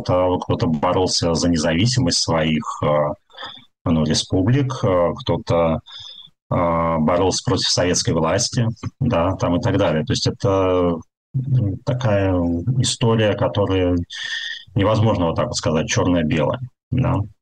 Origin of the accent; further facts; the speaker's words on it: Saint Petersburg, Russia; born there; also born or lived in Perm, Russia; когда я переехал из Петербурга в Пермь. Я вообще в Петербурге родился, вот, но 3 года я провел в Перми.